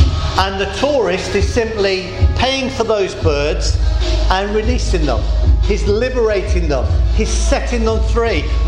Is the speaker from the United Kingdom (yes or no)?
yes; Midlands, United Kingdom; also born or lived in South England; I'm a city boy. I grew up in the Midlands, and when I moved down south, I started to discover more rural elements of life